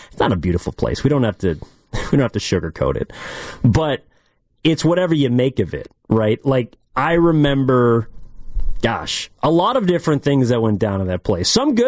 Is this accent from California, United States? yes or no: yes; California, United States; I grew up in the East Bay, and the Oakland Coliseum was a place that I fell in love with the game of baseball at.